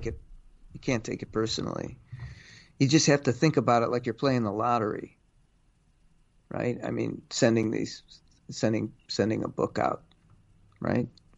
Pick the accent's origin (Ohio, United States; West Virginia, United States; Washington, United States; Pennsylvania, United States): Ohio, United States; Cleveland; Oh, yeah, but I grew up in Cleveland, but my father did all the cooking at home